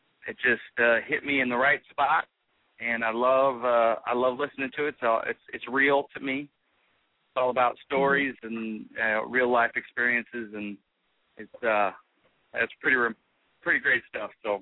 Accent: St. Charles, United States; Well, I was. I actually grew up in St. Charles, and I still live there today. Great town, and yeah. So that's where I'm from. I'm still a local boy.

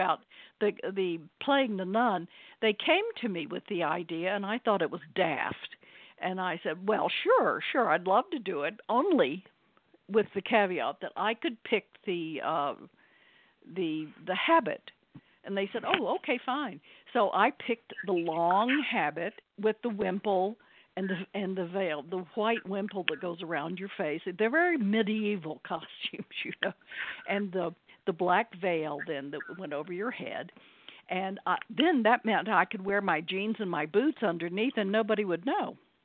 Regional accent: Texas, United States; moved away as an adult; And Days was the very first job I got after I came from Texas. And so I was very, very young

